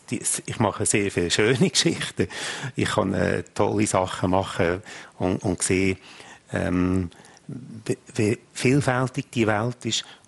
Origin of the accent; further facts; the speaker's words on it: Switzerland; als Schweizer ist man schon privilegiert.